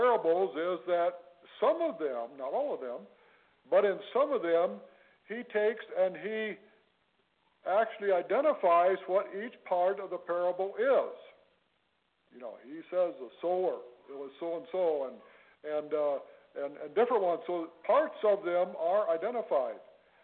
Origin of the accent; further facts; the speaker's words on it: Michigan, United States; We are from Michigan, and I'm retired as a pastor. I was also retired as a farmer